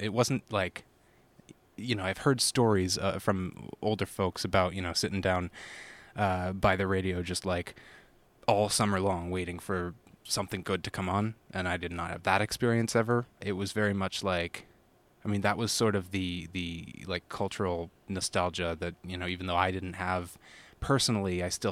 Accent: Ann Arbor, Michigan, United States; also born or lived in Pittsburgh; Yeah. I was born in Pittsburgh, but when we were three, I moved to Ann Arbor. So raised, certainly, not born.

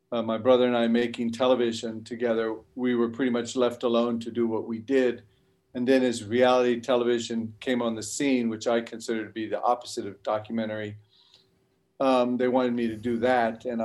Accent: Cincinnati, Ohio, United States; Well, I'm 66. I was growing up in Cincinnati, Ohio, and I had just gotten my license to drive.

